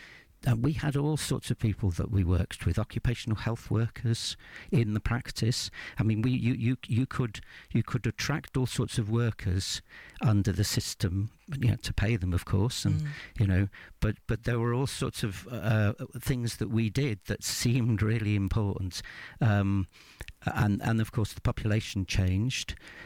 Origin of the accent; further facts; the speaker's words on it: London, United Kingdom; also born or lived in Bristol; now in Sheffield, United Kingdom; I came from Bristol with my wife, because we wanted, I come from London originally